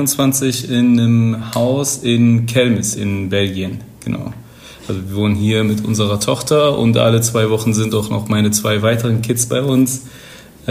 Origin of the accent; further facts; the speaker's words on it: Germany; ich bin hier geboren, also in Deutschland geboren, das normale Ding gemacht, Schule, Uni, alles Mögliche. Aber zwischendurch war immer ein sehr starker Kontakt auch zu der Familie in Saudi-Arabien